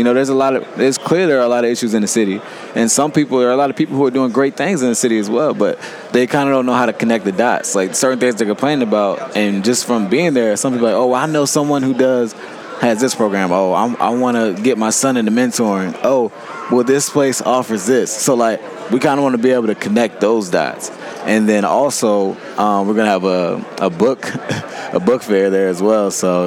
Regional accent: Virginia, United States; You know, I'm from Virginia, went to school in Maryland

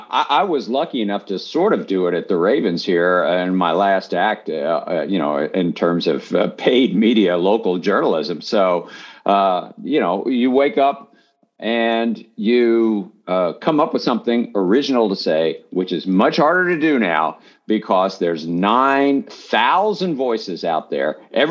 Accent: Texas, United States; moved away; Oh, I'm a kid from Texas. I grew up, it was illegal. Horse racing was illegal in Texas. So, they didn't have it. So you had to go to Oklahoma or Louisiana to do horse racing. So, I come up to Baltimore

